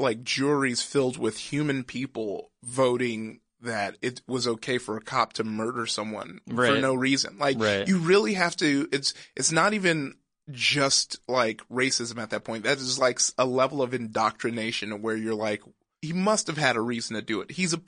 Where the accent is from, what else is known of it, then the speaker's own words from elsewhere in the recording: Compton, California, United States; But yeah, growing up in Compton, I was in Compton probably till about my sophomore year, but I started going to school in Downey at eighth grade